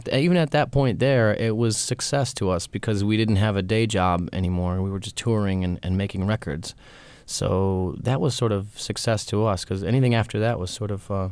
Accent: Detroit, Michigan, United States; I sort of transferred it to my hometown, and I used it to talk about myself. I just changed to his location from Atlanta to Detroit.

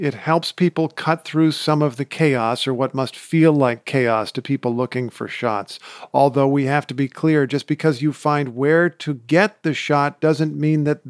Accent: Indiana, United States; let's try my home state of Indiana. I don't live there, but I have lots of relations

